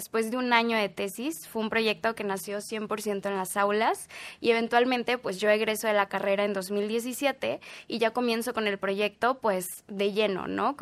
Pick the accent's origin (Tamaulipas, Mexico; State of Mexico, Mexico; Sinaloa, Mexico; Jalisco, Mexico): Tamaulipas, Mexico; al final del día yo soy tamaulipeca y llevo ya 10 años viviendo acá